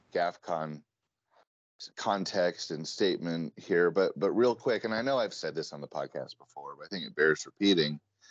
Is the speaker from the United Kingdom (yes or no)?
yes; England, United Kingdom; now in United States; You know, as an Englishman working in America and head of the Prayer Book Society USA